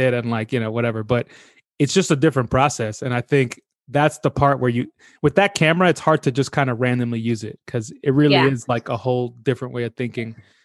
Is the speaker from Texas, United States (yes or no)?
no; New York City, New York, United States; I mean, I'm from New York City and last night, actually, the last two nights, it's been snowing like crazy in New York.